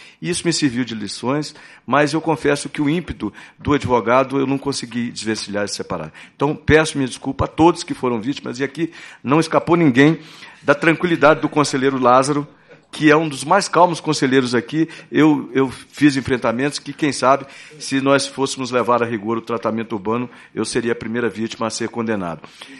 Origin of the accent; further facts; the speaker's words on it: Mato Grosso, Brazil; Porque a minha origem, eu vim do interior de Mato Grosso, iniciei a minha advocacia 30 anos atrás no interior de Mato Grosso.